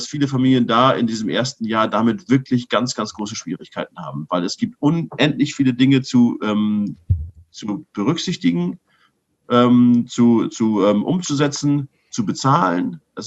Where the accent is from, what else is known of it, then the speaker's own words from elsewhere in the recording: Germany; Das heißt, wir als Deutsche haben das dann falsch verstanden.